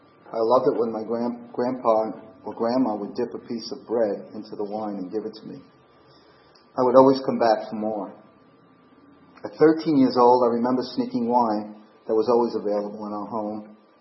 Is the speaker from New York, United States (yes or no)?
yes; Manhattan, New York, United States; born there; I was born in Manhattan in 1949.